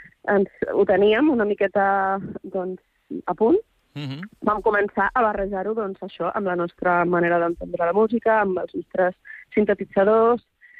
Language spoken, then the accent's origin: Catalan; Balearic Islands, Spain; Perquè és veritat que jo soc eivissenca, però de família que ve de fora.